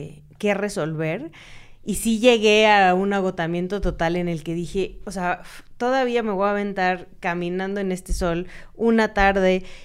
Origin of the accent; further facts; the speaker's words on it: Hermosillo, Sonora, Mexico; now in Mexico City, Mexico; ver lugares como mi pueblo en Hermosillo